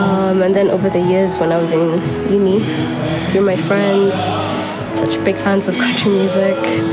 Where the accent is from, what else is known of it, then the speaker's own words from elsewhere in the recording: Nairobi, Kenya; I'm from Nairobi.